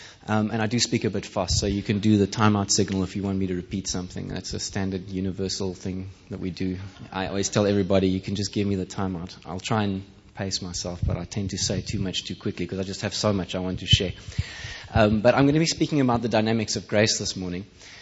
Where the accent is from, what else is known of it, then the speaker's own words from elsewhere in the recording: Malmesbury, South Africa; also born or lived in Germany; I'm neither English nor Afrikaans, although I grew up here for a good part of my life